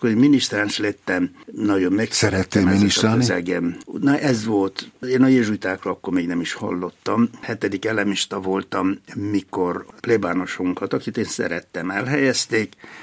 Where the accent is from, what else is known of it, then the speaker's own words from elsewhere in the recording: Novi Sad, Vojvodina, Serbia; born there; 1945-ben születtem, február 22-én Újvidéken. Akkor az már Jugoszlávia volt. De a Vajdaság területén akkor valami félmillió magyar élt, és nekünk megvolt egy bizonyos önállóságunk, autonómiánk. Én magyar iskolába jártam